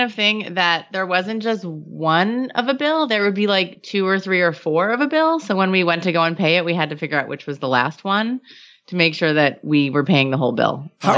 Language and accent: English; New York, United States; which is funny because I'm Jewish and from New York, but that's okay.